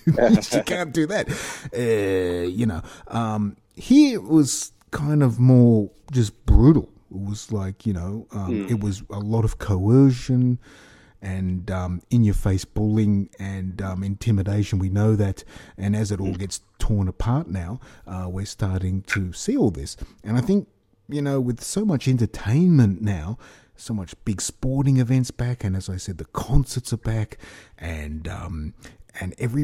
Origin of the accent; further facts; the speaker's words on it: Australia; as an Australian, that is absolutely horrifying